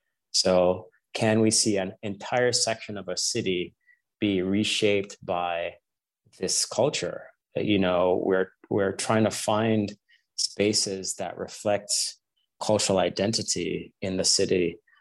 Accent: Jamaica; I was a kid growing up in Jamaica and I loved to draw.

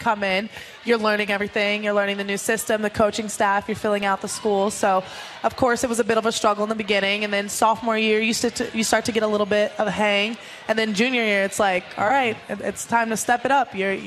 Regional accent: Las Vegas, Nevada, United States; So I'm born and raised in Las Vegas, right. And I've been in the desert all my life, and it's nice to get some water.

